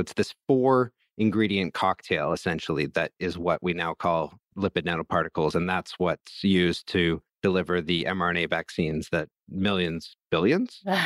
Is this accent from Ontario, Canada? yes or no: no; Vancouver, British Columbia, Canada; my hometown of Vancouver